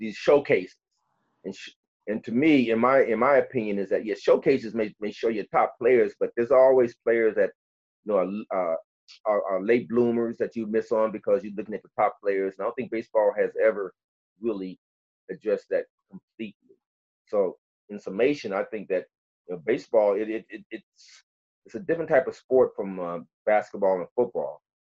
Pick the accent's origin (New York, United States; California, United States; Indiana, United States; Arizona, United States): Indiana, United States; Gary; I guess growing up in Gary, Indiana, you know, the Cubs were on our local TV.